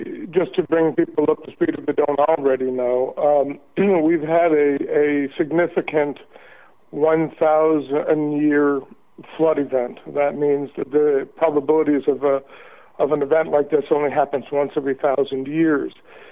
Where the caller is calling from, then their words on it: Baton Rouge, Louisiana, United States; Hey, Sam. … I'm calling from Baton Rouge, Louisiana.